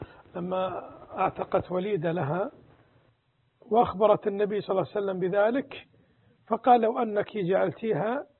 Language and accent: Arabic; Saudi Arabia; بعض الأسر عندنا في السعودية